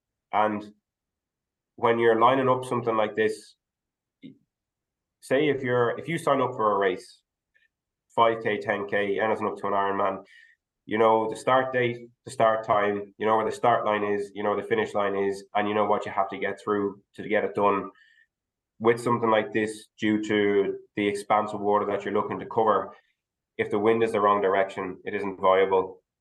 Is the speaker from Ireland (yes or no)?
yes; Greystones, Leinster, Ireland; And the progression from there is I grew up in Greystones and would have sailed a lot as a kid.